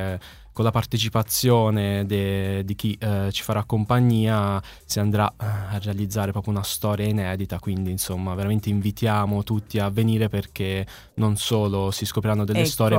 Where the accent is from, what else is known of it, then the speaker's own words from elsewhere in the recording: Florence, Tuscany, Italy; mi piace sottolineare la mia fiorentinità, perché sono di Firenze